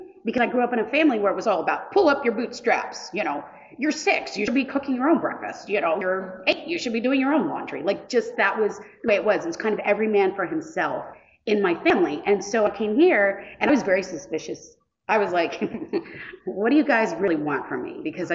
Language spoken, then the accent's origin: English; Fort Lauderdale, Florida, United States; And I am actually from the Fort Lauderdale, Florida, Miami area.